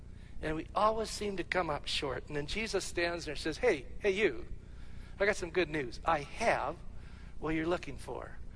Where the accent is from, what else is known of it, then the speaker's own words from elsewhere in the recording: Alberta, Canada; And I said, steak, I'm from Alberta.